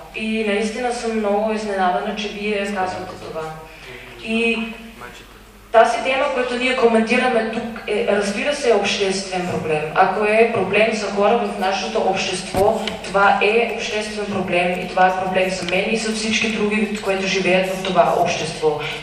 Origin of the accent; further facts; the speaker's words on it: Austria; Bulgarian is a second language; съм от Австрия и съм чушенка.